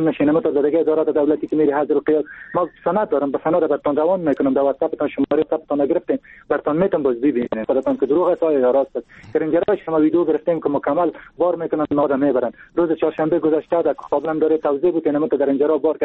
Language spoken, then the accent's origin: Persian; Afghanistan; ما خودم از پشتون هستم